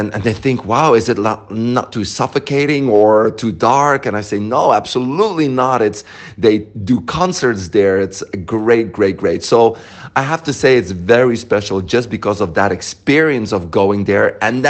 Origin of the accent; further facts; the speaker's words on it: Belgium; I come from Belgium.